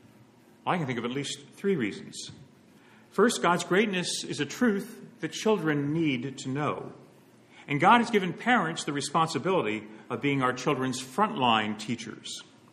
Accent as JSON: {"language": "English", "region": "New Jersey", "country": "United States", "tie": "born or raised there", "said": "When my brothers and I were growing up in South Jersey, we'd take turns saying grace before meals."}